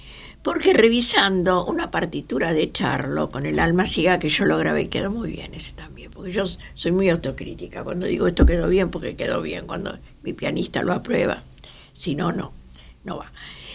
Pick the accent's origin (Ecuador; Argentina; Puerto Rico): Argentina; yo soy argentina de muchas generaciones y más del 56% de los argentinos tenemos antepasados aborígenes.